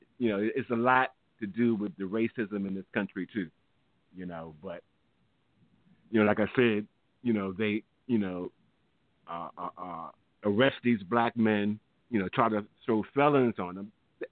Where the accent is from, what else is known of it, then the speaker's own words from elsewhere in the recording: New York, United States; I was born and raised in New York, so, you know, I was doing some crazy stuff up there.